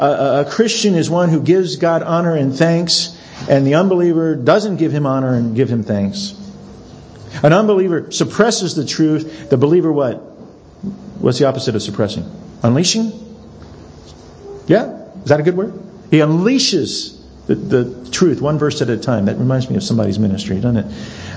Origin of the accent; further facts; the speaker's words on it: Adelaide, South Australia, Australia; now in Sydney, Australia; I came from Adelaide. I go back to Adelaide every other year.